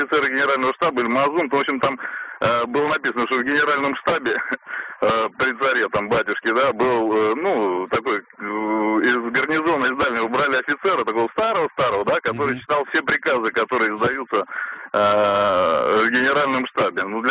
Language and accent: Russian; Moscow, Russia; я из Москвы.